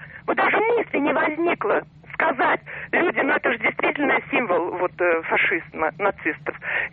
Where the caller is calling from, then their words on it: Omsk Oblast, Russia; Я звоню из Омской области.